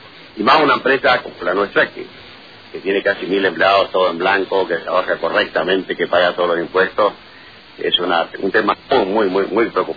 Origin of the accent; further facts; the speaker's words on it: Argentina; A mí como argentino me preocupa